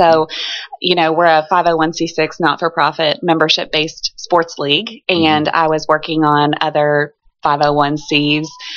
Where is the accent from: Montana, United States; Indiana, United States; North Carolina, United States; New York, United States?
Indiana, United States; Indianapolis; I'm from Indianapolis, originally Indianapolis, Indiana.